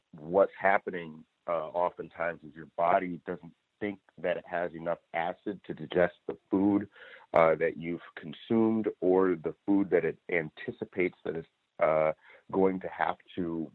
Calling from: Los Angeles, California, United States; I'm calling in from Los Angeles.

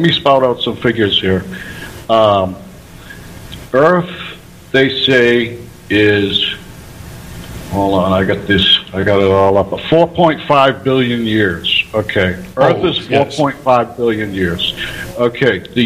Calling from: Boston, Massachusetts, United States; I'm calling from Boston.

